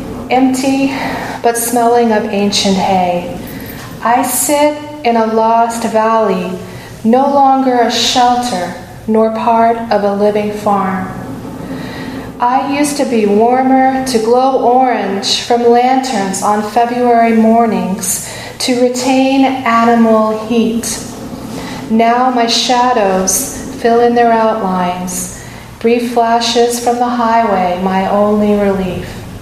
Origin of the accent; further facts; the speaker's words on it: Kansas City, Missouri, United States; I'm from Missouri, and so Ellen's poem about the ruby slippers. I'm from Kansas City, not Kansas. Well, Dorothy's from Kansas, but I'm from Missouri.